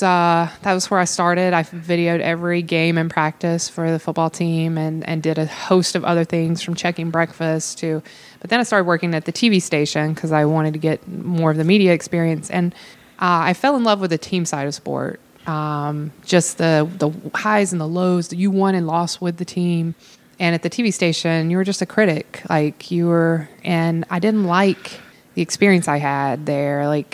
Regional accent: North Carolina, United States; I grew up in North Carolina, a small town in Western North Carolina. Grew up playing 3 sports a year.

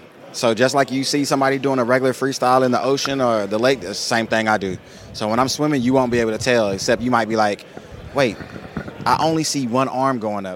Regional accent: Dallas, Texas, United States; So, and I grew up in Dallas.

